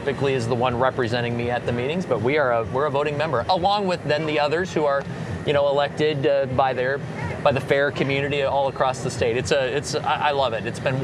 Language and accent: English; Iowa, United States; We never came here to show. I'm from Northwest Iowa. You had to pack a bag if you were going to come to Des Moines, you know.